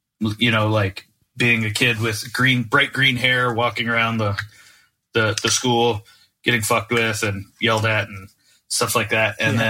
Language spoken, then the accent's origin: English; Naples, Florida, United States; especially growing up in Naples